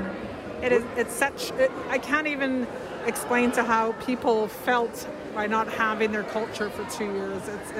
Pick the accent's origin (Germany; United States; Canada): Canada; British Columbia; now in Vancouver, Canada; Originally Loch Balams in Haida Gwaii. I live in Vancouver and part-time here up in the beautiful Naas Valley.